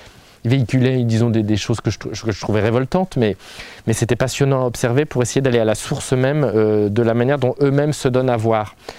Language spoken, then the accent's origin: French; Lyon, Auvergne-Rhône-Alpes, France; moi je viens de Lyon, moi je suis allé à l'Institution des Chartreux